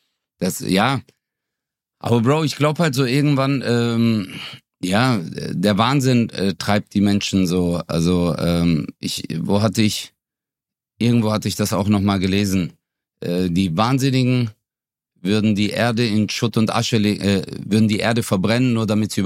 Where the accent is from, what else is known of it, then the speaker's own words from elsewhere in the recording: Stuttgart, Baden-Württemberg, Germany; wo kommst du denn her? Ich so, ja, Stuttgart.